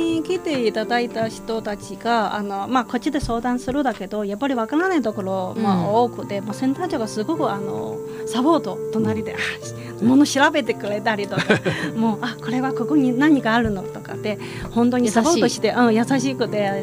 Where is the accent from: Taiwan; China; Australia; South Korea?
China; Japanese is a second language; 自分が中国人としてはいろんなことが多分知ってるじゃないかって言われるなんですけど